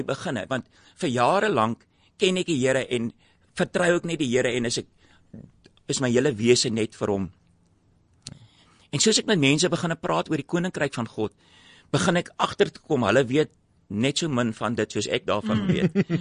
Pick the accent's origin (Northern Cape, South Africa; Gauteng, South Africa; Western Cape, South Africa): Western Cape, South Africa; Epping; ek is die oudste van 5 kinders. Ek het groot geword in Epping, en julle allemaal weet waar Epping is, nie Ruitenwag nou nie, die ou Epping.